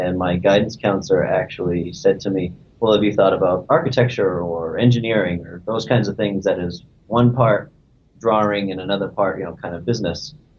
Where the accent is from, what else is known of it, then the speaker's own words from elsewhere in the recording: New Hampshire, United States; the reason I chose there is because I'm from New Hampshire, so proximity was close